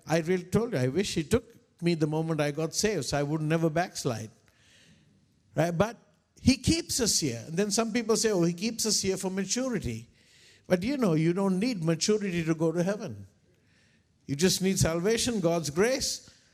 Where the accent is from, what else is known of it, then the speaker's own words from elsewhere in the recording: Sri Lanka; English is a second language; You see, I'm not a missionary. I'm a national from Sri Lanka.